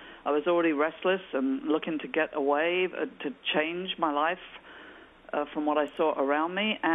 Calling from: England, United Kingdom; Well, I'm from England

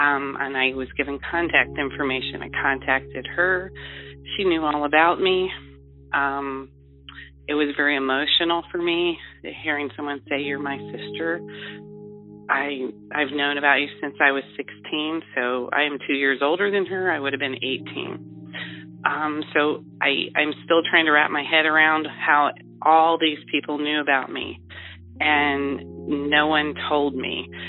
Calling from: Ohio, United States; Hi, Danny. I am calling from Ohio. I am 60 years old, just turned 60.

